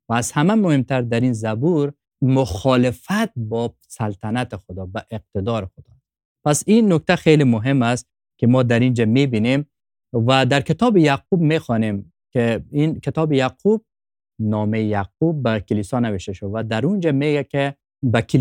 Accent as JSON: {"language": "Persian", "country": "Afghanistan", "said": "خب ما از افغانستان هستیم"}